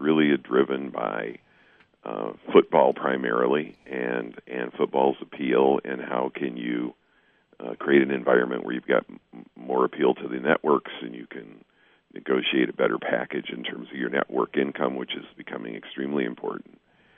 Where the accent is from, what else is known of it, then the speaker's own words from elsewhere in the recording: Michigan, United States; I'm a Michigan guy. I'm born and raised in Michigan